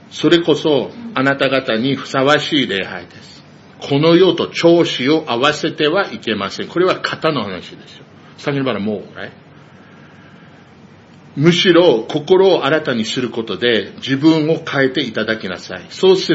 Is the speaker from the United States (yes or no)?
yes; United States; Japanese is a second language; now in Japan; まあ実はまあまだ宣教師でしょ僕はアメリカ人で